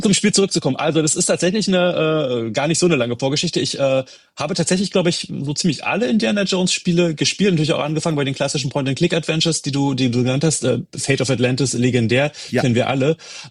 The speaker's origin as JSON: {"language": "German", "region": "Brandenburg", "country": "Germany", "tie": "born or raised there"}